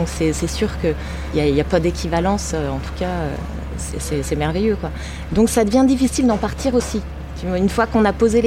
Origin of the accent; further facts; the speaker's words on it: Grand Est, France; moi je viens de Haute-Marne, donc c'est vraiment de l'autre côté. J'ai les racines qui plongent dans la terre et j'ai fait mes études au conservatoire de Dijon.